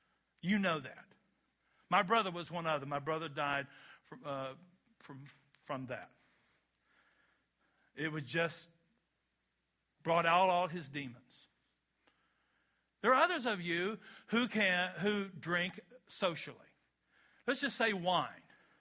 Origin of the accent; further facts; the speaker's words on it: Kentucky, United States; I'm a guy. I'm an American. I'm a Christian. I'm from Kentucky.